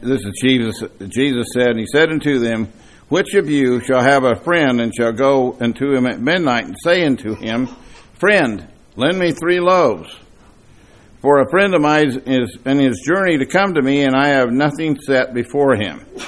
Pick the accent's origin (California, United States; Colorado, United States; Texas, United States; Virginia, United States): Colorado, United States; Denver; also born or lived in Kansas; I grew up in Denver. I don't know if people know. I was born in Kansas, raised in Denver.